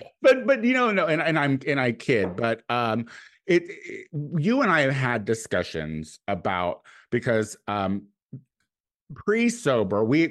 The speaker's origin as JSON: {"language": "English", "town": "Chicago", "region": "Illinois", "country": "United States", "lives_now": "Los Angeles, United States", "said": "And it was new to me because I'm from Chicago, and like I never ran into an alcoholic because we never admitted our problems then."}